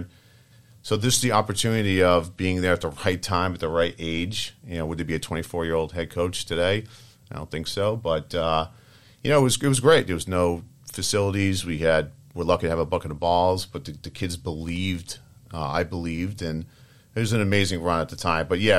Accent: Rhode Island, United States; I'm going to live in Boston. I'm from Rhode Island. It's a new market.

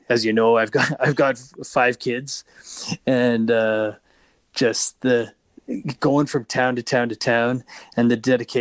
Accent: Prince George, British Columbia, Canada; I grew up in Prince George when I was, I think, 22, 23 years old.

